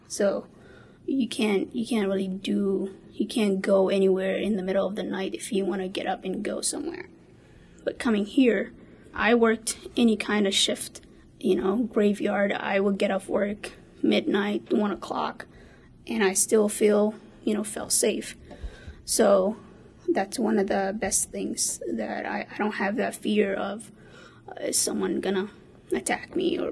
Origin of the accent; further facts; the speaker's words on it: Somalia; English is a second language; now in United States; I am originally from Somalia, and I've lived in the United States for 12 years.